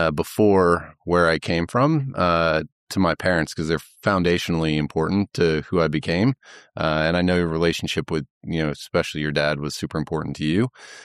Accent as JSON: {"language": "English", "region": "California", "country": "United States", "tie": "born there", "said": "I was born in California. And I moved several times with them"}